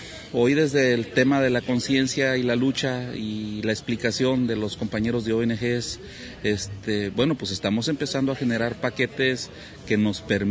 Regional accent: Mexico; soy de México

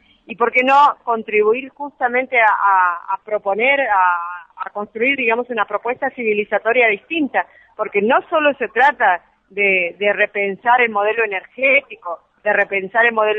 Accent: Patagonia, Argentina; el retornar a mi tierra, al sur, a la Puelgulimapu, allí en la Patagonia

